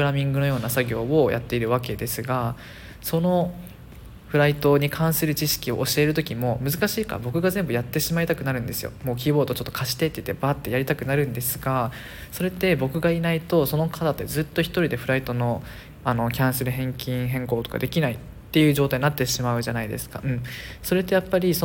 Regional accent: Okinawa, Japan; ぶっちゃけ僕沖縄出身なので

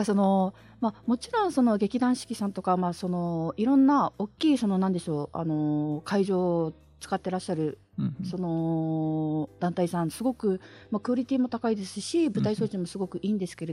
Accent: Kyushu, Japan; 私九州出身なんですけれども

